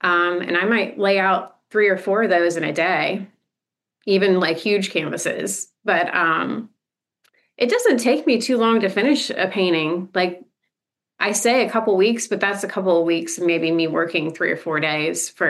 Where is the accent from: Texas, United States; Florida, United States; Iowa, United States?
Florida, United States; Lake Wales; we had to come back to Lake Wales when I was like 4 or 5. So I grew up in Polk County.